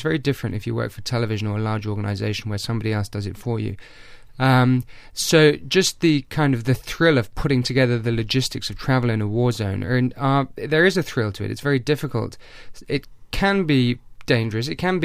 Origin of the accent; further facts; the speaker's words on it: England, United Kingdom; my father's Hungarian and my mum's Welsh, and I grew up in England, in this country.